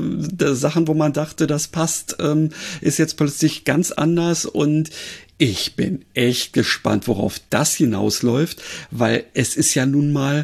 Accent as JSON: {"language": "German", "region": "Berlin", "country": "Germany", "said": "für mich als Berliner ist es natürlich dann auch immer wieder interessant"}